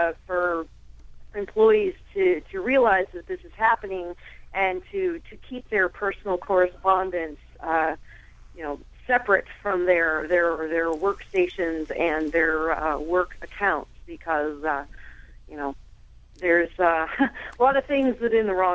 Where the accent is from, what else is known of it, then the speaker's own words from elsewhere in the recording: Maryland, United States; including my home state of Maryland, was the first state to pass a law that you could not be forced to turn over your passwords to employers.